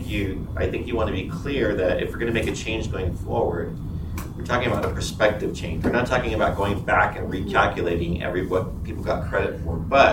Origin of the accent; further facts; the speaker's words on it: Salt Lake City, Utah, United States; I come from Salt Lake City, where for the city's police department, I mean, this is the direction they've already gone.